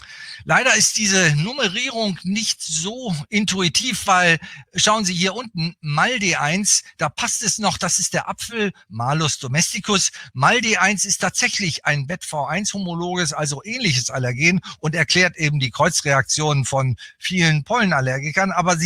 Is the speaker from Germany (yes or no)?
yes; Bremen, Germany; now in Berlin, Germany; auch wenn ich jetzt schon viele Jahrzehnte in Berlin lebe, mit Unterbrechung. Ich bin eigentlich Bremer, komme aus Norddeutschland, also ein Fischkopf.